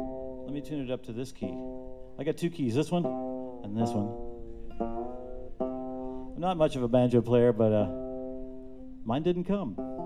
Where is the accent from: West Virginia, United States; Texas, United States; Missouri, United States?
West Virginia, United States; I come from West Virginia, and that's where they invented the toothbrush.